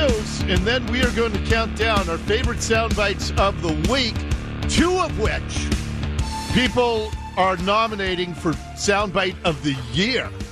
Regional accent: Ballard, Washington, United States; it was my next door neighbor when I was growing up in Ballard

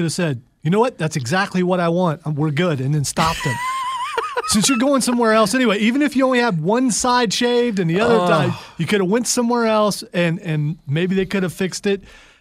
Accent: Ohio, United States; I grew up in Ohio. I know that more than just about anybody. And my best friend in Ohio has been a Cleveland Browns fan his entire life.

